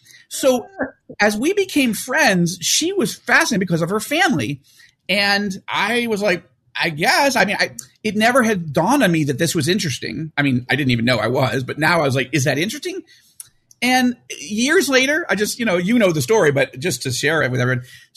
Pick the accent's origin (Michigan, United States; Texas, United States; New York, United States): New York, United States; as a New Yorker, I had to get rid of all my New Jersey jokes out of my repertoire.